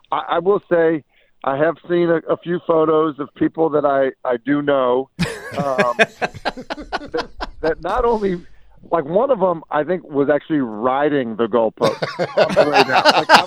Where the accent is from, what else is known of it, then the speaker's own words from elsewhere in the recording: Boston, Massachusetts, United States; I grew up in Boston.